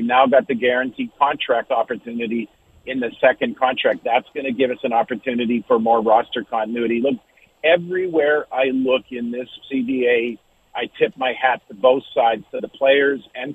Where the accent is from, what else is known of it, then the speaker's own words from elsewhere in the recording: Winnipeg, Manitoba, Canada; I grew up in Winnipeg